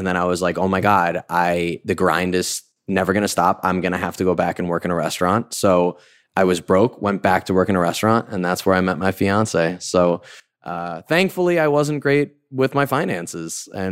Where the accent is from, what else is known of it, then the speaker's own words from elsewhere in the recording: White Plains, New York, United States; I'm from White Plains